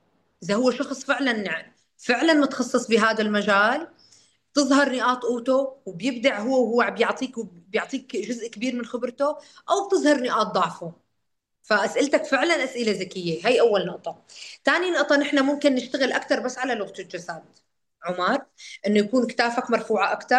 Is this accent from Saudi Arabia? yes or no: no; Syria; حتى نحن عندنا بسوريا في ناس تقول حبا، ما بتقول مرحبا